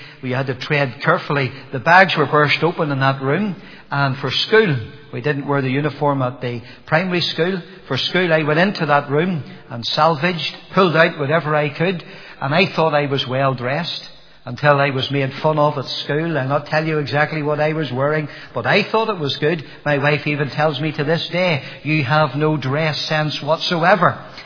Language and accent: English; Nottingham, East Midlands, United Kingdom; born there; I was born in England, in Nottingham. I know that when you hear my accent now, you say it's impossible for that fellow to be born in England, but I was born there, and My father was serving in the army.